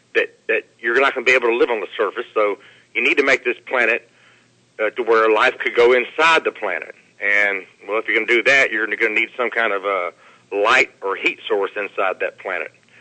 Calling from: Louisiana, United States; in Louisiana.

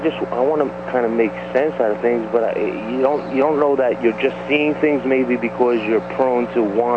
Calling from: New York, United States; I'm calling from New York.

